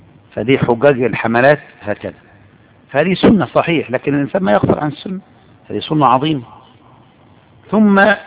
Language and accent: Arabic; Egypt